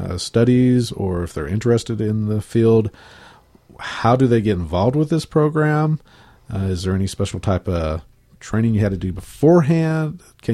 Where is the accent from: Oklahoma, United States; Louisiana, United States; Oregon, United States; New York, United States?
Oklahoma, United States; I came from the Oklahoma City area and came up here, and that was one of the questions people asked me is, are you going to be comfortable? It was like, I grew up in a small town, so this was like home to me.